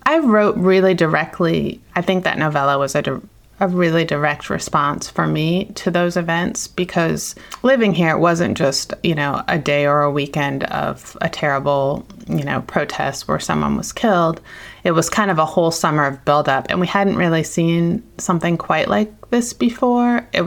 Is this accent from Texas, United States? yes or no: no; Virginia, United States; I inherited this idea of home was going back 10 hours to South Carolina, where my aunties and uncles and a bazillion cousins lived, and my grandma, and then coming home to Virginia.